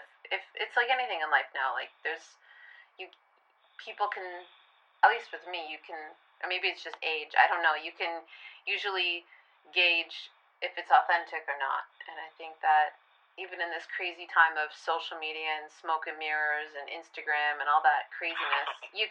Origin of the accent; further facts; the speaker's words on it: Hamilton, Ontario, Canada; And then I did a release show in Toronto, and then I did a release show in my hometown, Hamilton.